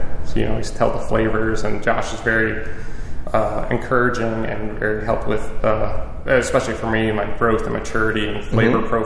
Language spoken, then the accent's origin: English; Toledo, Ohio, United States; also born or lived in Southern US; It's like growing up in Toledo, Ohio, Midwestern kid, and moving throughout the South, these all the dishes aren't just like slapped on there.